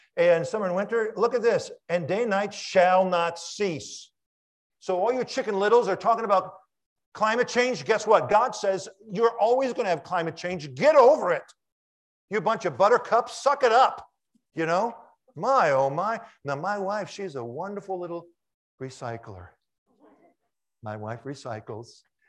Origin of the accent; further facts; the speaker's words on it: Washington, District of Columbia, United States; I come from Washington, D.C., where we keep records, you know.